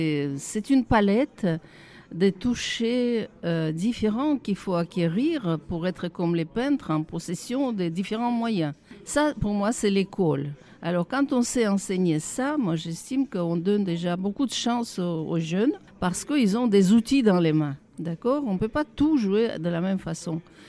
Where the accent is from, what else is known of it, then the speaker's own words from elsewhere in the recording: Moscow, Russia; moved away as an adult; now in France; moi, je viens de Moscou, en fait. Hein. Je suis arrivée comme ça après mes études. J'ai suivi ma maman qui est... Elle est née en France